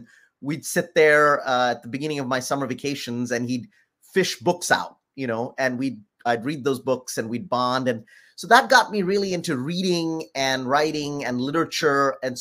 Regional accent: New Delhi, Delhi, India; also born or lived in other countries; My long ago youth was spent partly in New Delhi. I was born in India, in New Delhi, and partly in a lot of other countries. My father worked for the Foreign Service. He was posted to consulates around the world. So I spent part of my childhood in India

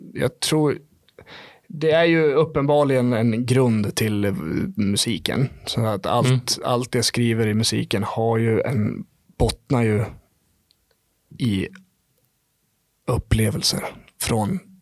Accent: Sundsvall, Västernorrland County, Sweden; born there; moved away; Så jag föddes i Sundsvall, flyttade därifrån, mamma tog med sig mig därifrån och stack från farsan.

